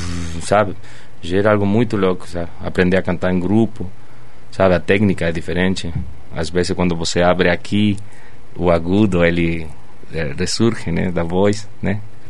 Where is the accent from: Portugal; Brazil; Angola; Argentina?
Argentina; Goya, Corrientes; Portuguese is a second language; moved away as an adult; Eu sou nascido em Corrientes, daí eu morei até os 18 anos em Goya, que é a segunda cidade do estado, né?